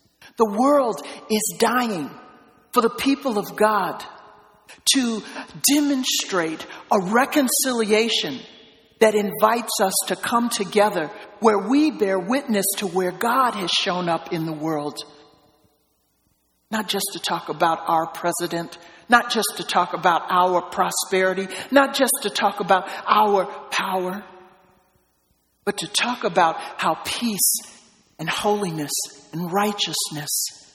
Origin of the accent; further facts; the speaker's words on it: Midwest, United States; I come from the Midwest.